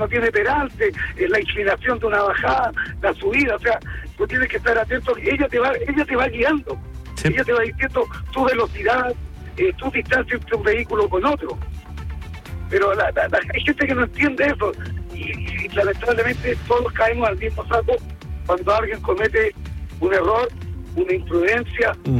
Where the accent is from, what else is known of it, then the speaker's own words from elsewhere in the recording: Cauquenes, Maule, Chile; yo soy de Cauquenes.